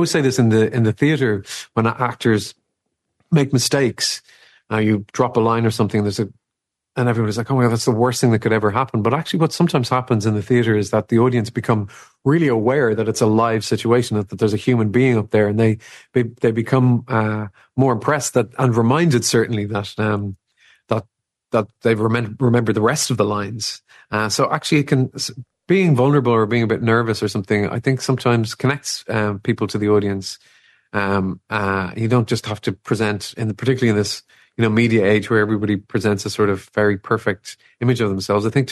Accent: Ireland; I think maybe it's something to do with being Irish as well, is I still want to be able to connect with people on a day-to-day basis.

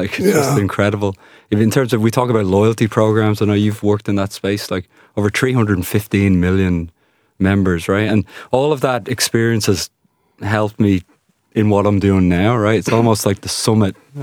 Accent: Dublin, Leinster, Ireland; now in The Hague, Netherlands; I'm from Dublin. I'm from Kilnamanagh in Talla. My family have just flown in as well. We live in The Hague in the Netherlands, but I've lived around the world.

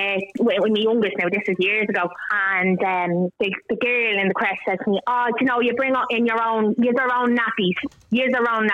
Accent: Dublin, Leinster, Ireland; I think people would know we're from Dublin, but we sound like a bit higher class or something.

